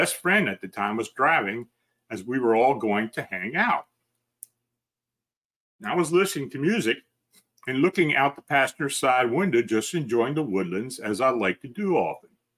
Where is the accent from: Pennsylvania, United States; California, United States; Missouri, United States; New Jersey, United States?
New Jersey, United States; Cherry Hill; I'm from Cherry Hill, New Jersey